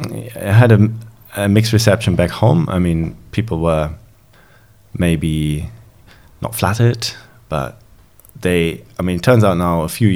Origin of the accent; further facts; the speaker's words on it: Germany; growing up in Germany, you can't escape the subject.